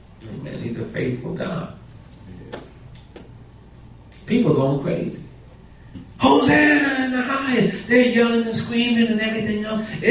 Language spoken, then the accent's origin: English; New York, United States; I'm just from New York, right? Don't look at me too long. You can't fix your eyes on me too long. People from New York know what I'm talking about.